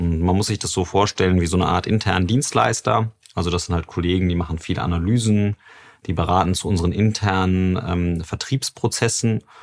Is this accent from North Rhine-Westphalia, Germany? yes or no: yes; Düsseldorf, North Rhine-Westphalia, Germany; born there; now in Berlin, Germany; ich bin im Herzen, auch wenn ich jetzt seit Jahren in Berlin wohne, ich bin im Herzen Rheinländer. Wir haben ja auch gerade drüber gesprochen. Ich bin gebürtig aus Düsseldorf, im gleichen Stadtteil geboren, wo auch 1895 Fortuna Düsseldorf gegründet wurde.